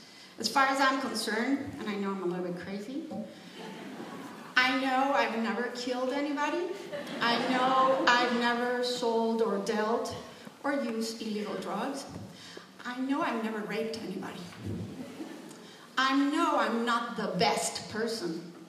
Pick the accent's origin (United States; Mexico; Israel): Mexico; English is a second language; when you hear my accent and you ask me where I am, I tell you Mexico. I'm a Mexican immigrant.